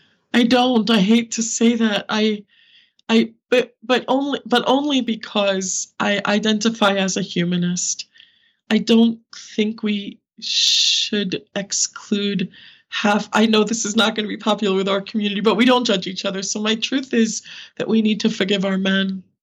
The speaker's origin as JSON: {"language": "English", "country": "Ireland", "said": "We're Irish."}